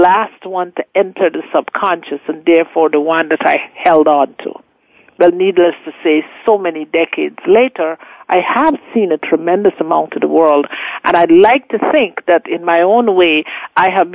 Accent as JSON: {"language": "English", "country": "Guyana", "said": "I was 16 years of age. I am from Guyana in South America."}